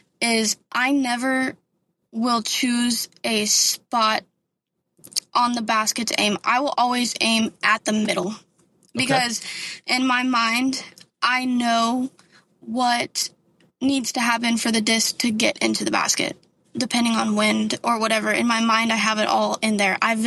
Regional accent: Texas, United States; I am from West Texas, and we don't really have much elevation.

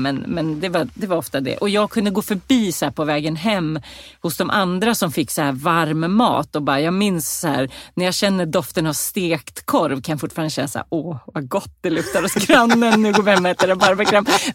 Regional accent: Eskilstuna, Södermanland, Sweden; born there; Ja, då föddes jag på Eskilstuna lasarett.

